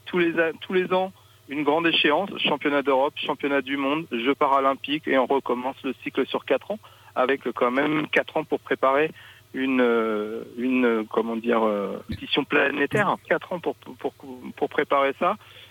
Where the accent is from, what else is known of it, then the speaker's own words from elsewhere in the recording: Hauts-de-France, France; born there; moved away; je suis né dans l'Aisne et j'en suis parti même assez rapidement, mais je suis effectivement natif de la Picardie.